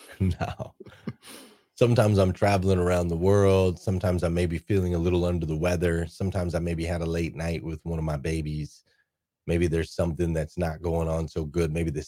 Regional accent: Arizona, United States; And I grew up in Arizona. And in Arizona back then, there was no football team.

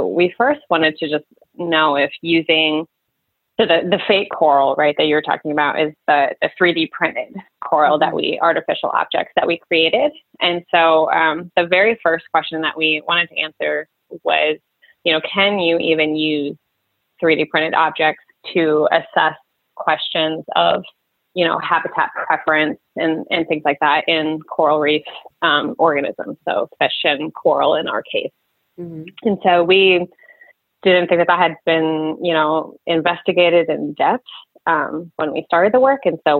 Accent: Reading, Pennsylvania, United States; I am originally from Reading, Pennsylvania area.

